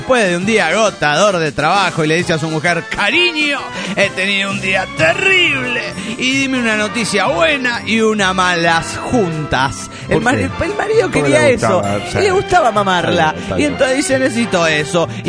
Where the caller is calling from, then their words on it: Olavarría, Buenos Aires Province, Argentina; de Olavarría, Buenos Aires, Argentina.